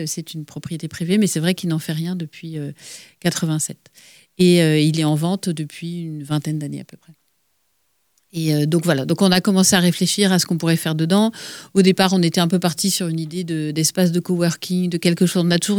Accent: Guipavas, Brittany, France; depuis toujours parce que la famille de ma mère y est installée depuis, je pense, 1600 et des brouettes. Donc j'ai toujours eu des liens assez forts avec le village, même si moi j'ai grandi à Guipava.

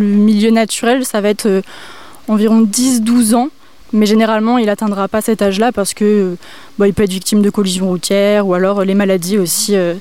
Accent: Brittany, France; j'ai 23 ans, je viens d'Ille-et-Vilaine et je suis étudiante

